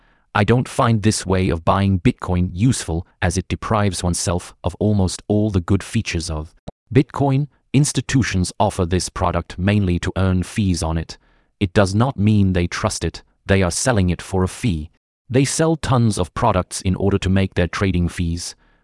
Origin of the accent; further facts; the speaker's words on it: Slovakia; English is a second language; I grew up in Slovakia, where we transitioned from Slovak crowns to euros.